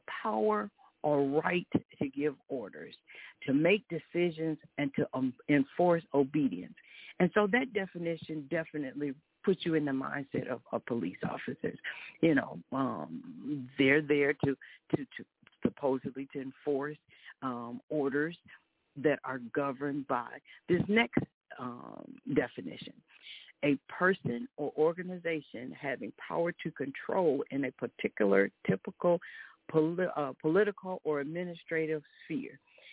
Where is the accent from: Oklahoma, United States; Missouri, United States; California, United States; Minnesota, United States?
Minnesota, United States; First, my hometown, praise God, is in the news again, Minnesota.